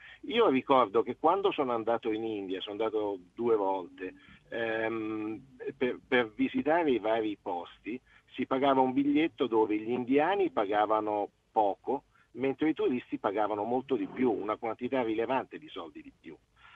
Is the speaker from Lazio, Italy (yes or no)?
yes; Rome, Lazio, Italy; now in Australia; io sono di Roma, però vivo in Australia